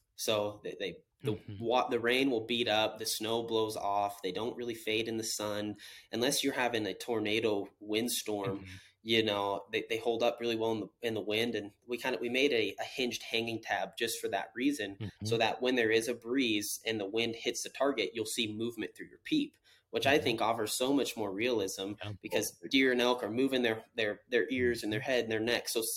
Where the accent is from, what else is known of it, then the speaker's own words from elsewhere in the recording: Washington, United States; I didn't grow up fly fishing growing up in Western Washington.